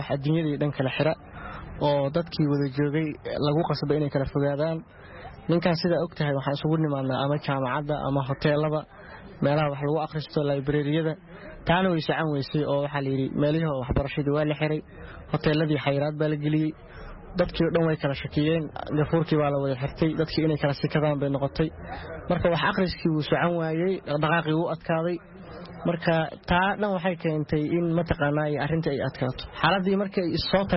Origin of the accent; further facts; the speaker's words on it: Mogadishu, Banaadir, Somalia; waxaan u laabtay halkii aan ka imid muqdisho